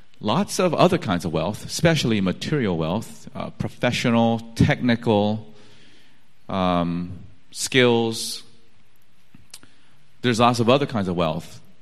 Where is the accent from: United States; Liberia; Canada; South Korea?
South Korea; or in South Africa or my home country of Korea